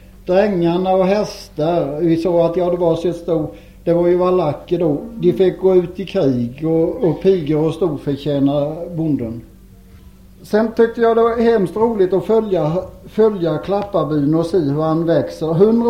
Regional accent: Rösum, Sweden; I min by där hemma i Rösum, där bodde då 39 personer.

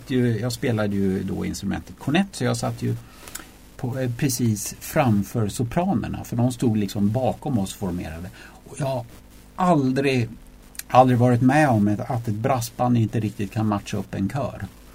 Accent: Stockholm, Stockholm County, Sweden; Jag är uppvuxen i Stockholm på Frälsningsarméns sjunde kår

